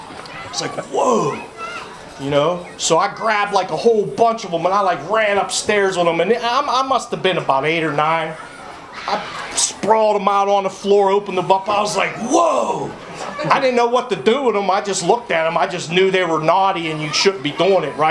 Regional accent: Charleroi, Pennsylvania, United States; I grew up in Charleroi. I have a twin sister, two stepbrothers, half brother, stepmom, stepdad. And I was raised by my grandparents.

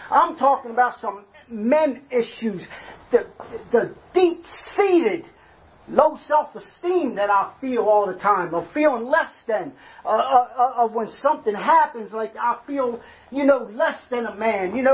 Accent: Baltimore, Maryland, United States; I'm from West Baltimore, you know, and there ain't a whole lot of trees and cabins and shit like that.

